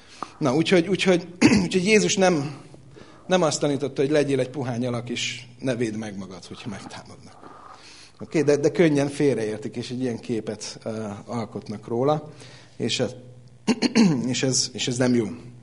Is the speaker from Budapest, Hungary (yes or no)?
yes; Budapest, Hungary; Tudod, erre belvárosi gyerekként Budapesten, vagy déli gyerekként, tudod, mit mondunk erre?